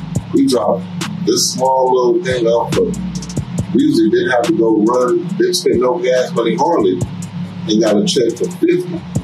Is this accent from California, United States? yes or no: yes; California, United States; So we joined, but we come from the Bay. The Bay Area was totally different from any other place.